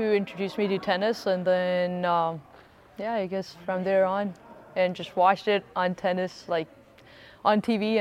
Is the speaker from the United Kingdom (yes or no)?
no; India; now in United States; I'm originally from India, but I've lived in the U.S. for more than half my life.